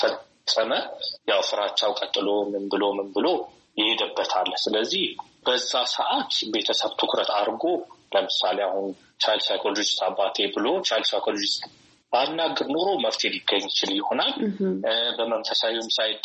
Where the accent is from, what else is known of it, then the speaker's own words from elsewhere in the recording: Addis Ababa, Ethiopia; born there; የተወለድኩት በአዲስ አበባ ነው።